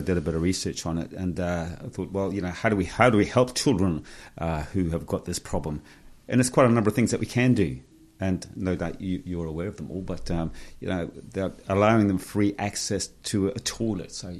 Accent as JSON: {"language": "English", "region": "England", "country": "United Kingdom", "tie": "born or raised there", "said": "growing up in England in the 50s, I was bullied at school."}